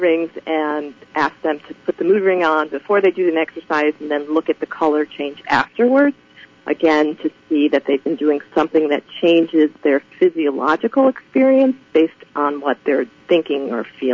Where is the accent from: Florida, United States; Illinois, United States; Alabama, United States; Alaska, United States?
Illinois, United States; Chicago; I'm from Chicago.